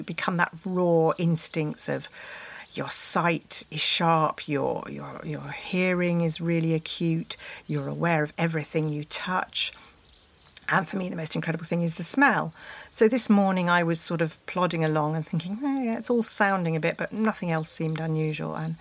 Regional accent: South East England, United Kingdom; I mean, I grew up in Sussex with glowworms.

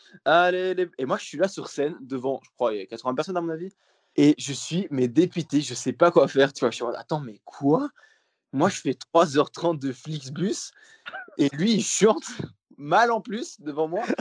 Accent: Belgium; Et je dis, ouais, je suis belge en fait, tu vois.

